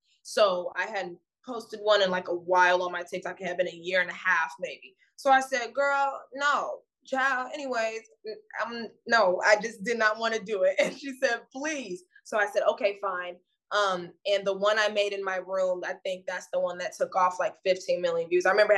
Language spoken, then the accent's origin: English; St. Louis, Missouri, United States; Trying to like, hey, go for our dreams, but growing up in St. Louis and not having a lot of money, it's like, no, you go work.